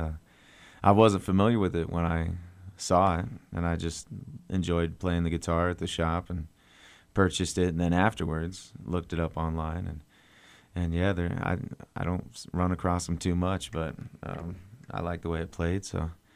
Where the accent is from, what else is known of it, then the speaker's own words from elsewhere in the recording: Lincoln, Nebraska, United States; now in Bellevue, United States; And I'm from Lincoln originally.